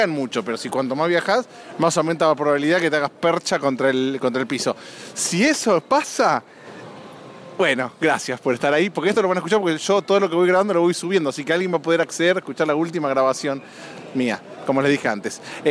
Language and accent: Spanish; Argentina; soy argentino, papá.